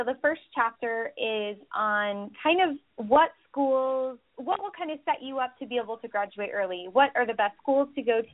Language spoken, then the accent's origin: English; Chicago, Illinois, United States; now in Washington, United States; I know that so I live in Washington. I'm from Chicago, uh-huh.